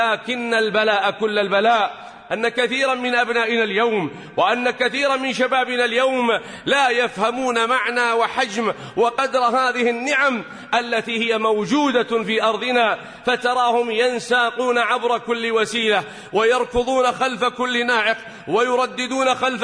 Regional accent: Saudi Arabia; في بلادنا المملكة العربية السعودية،

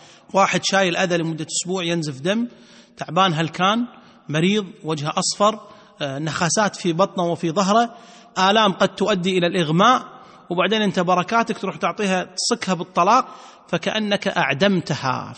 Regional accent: Kuwait; عندنا في الكويت

